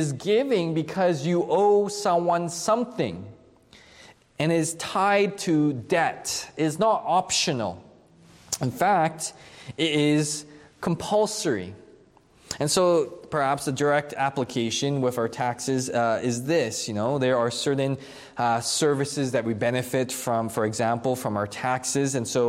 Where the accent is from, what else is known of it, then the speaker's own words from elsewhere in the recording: Canada; Not only that, as a Canadian citizen, I learned this when a friend was taking their citizenship test